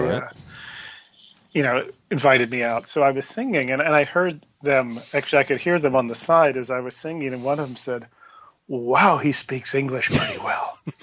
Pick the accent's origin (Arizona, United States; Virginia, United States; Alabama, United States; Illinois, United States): Virginia, United States; When I tell people I'm from Virginia, every time they say, "Oh, West Virginia."